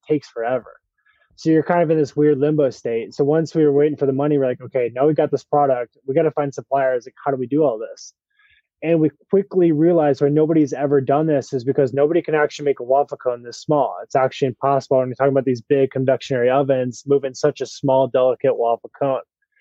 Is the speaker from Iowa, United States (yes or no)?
yes; Iowa, United States; And so born and raised in Iowa, we started the business in Iowa.